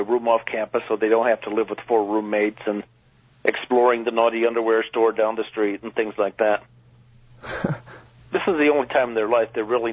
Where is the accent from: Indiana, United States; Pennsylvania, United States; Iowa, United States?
Iowa, United States; You know, I am from Iowa originally, and it's reminded me a lot of my home in Iowa.